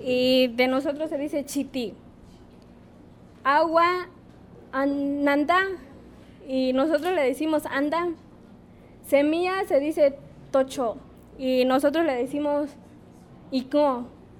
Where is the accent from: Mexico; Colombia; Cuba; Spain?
Mexico; San Antonio Nopalera; Nosotros tenemos otra variación que somos de San Antonio Nopalera. Aquí en Perro, en Inguifi, se dice ñaña. En nuestro pueblo, que es San Antonio Nopalera, se dice ñaña.